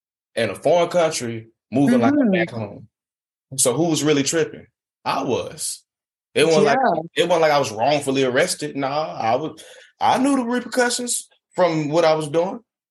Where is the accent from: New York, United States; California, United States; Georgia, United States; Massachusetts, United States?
Georgia, United States; Atlanta; now in China; It's a communist country. I'm from Atlanta, Georgia. I don't know nothing about China.